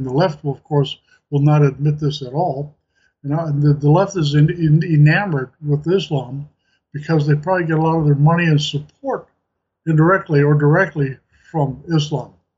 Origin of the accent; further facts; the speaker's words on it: Minnesota, United States; Because I grew up in Minnesota and Cargill's headquarters is there